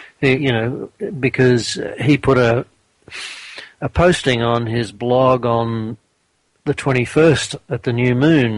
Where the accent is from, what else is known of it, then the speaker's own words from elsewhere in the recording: Australia; I come from Australia